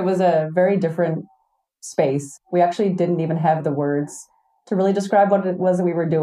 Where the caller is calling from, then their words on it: Prince Edward Island, Canada; Other side of Canada. It's a place called Prince Edward Island. It's a little island off the coast of Nova Scotia